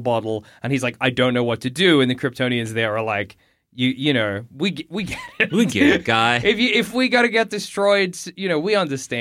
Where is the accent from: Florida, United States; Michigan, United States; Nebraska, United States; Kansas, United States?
Kansas, United States; I'm from Kansas.